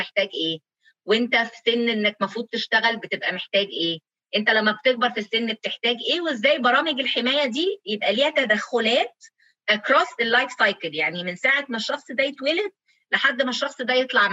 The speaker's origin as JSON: {"language": "Arabic", "country": "Egypt", "said": "انا بتكلم كمصريه"}